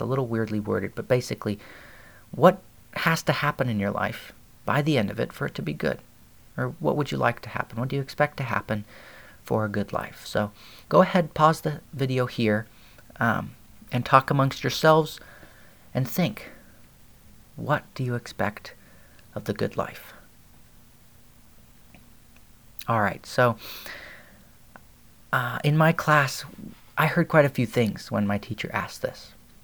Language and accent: English; Beijing, China; English is a second language; moved away as an adult; now in United States; in Los Angeles, and I am currently attending Biola University studying Christian ministries. And I was born in Beijing and raised my entire life there up until I came here for college.